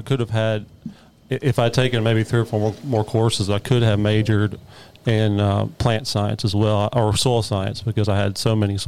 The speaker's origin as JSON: {"language": "English", "town": "Hendersonville", "region": "Tennessee", "country": "United States", "tie": "born or raised there", "said": "I went to Hendersonville High School."}